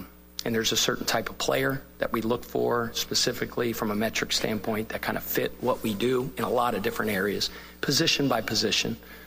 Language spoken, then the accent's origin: English; Cincinnati, Ohio, United States; Right, we're both from Cincinnati and worked under Coach Prosser.